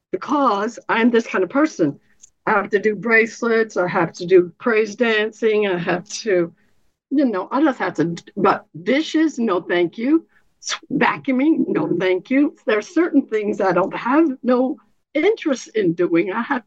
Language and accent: English; Richmond, Illinois, United States; moved away as an adult; I come from Richmond, Illinois. That means there's a state line and it's Wisconsin after that. I stayed there for 21 years, went to college in Illinois